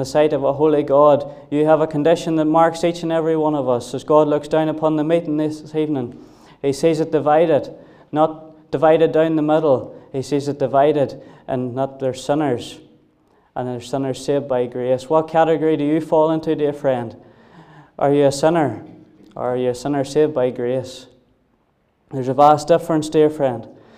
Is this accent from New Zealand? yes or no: no; Cookstown, Northern Ireland, United Kingdom; I remember growing up in Sunday school and growing up in Cookstown